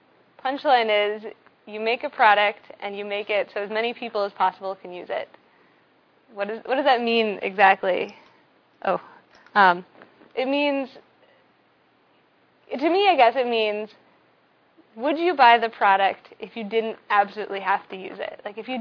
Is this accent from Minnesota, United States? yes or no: yes; Minnesota, United States; I'm originally from Minnesota, a little bit about me. I went to school in Boston at MIT. And then I'm obviously right now in California.